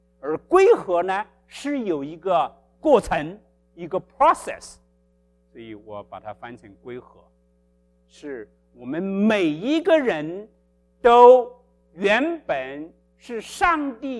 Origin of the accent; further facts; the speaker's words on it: China; 我们中国人一个字爱来讲，英文一个字 love。